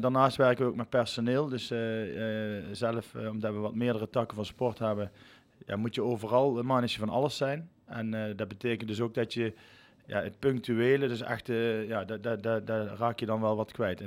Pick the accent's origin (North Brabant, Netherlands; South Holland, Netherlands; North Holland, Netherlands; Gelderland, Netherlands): North Brabant, Netherlands; Haps; Bij ons in Haps heb je altijd kroegentocht, zondags met carnaval.